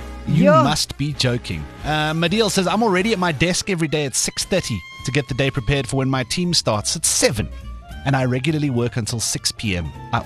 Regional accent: South Africa; Because it feels like, as a South African, if you want to get anything done before work in the morning, if you want to catch a workout, and drop kids at school, you are up in the 4s.

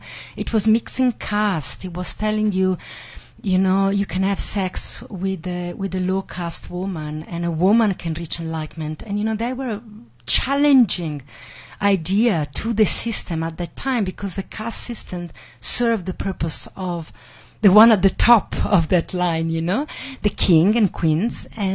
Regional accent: Italy; I grew up in Italy.

